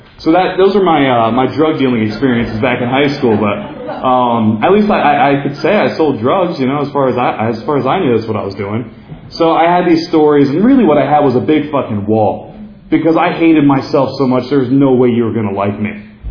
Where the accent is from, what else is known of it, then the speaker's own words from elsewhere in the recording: New Jersey, United States; and because I was from New Jersey, and because I wasn't as cool as them